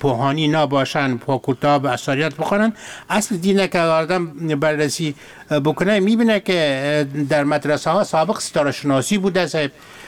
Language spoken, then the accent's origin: Persian; Afghanistan; ما از افغانستان هستم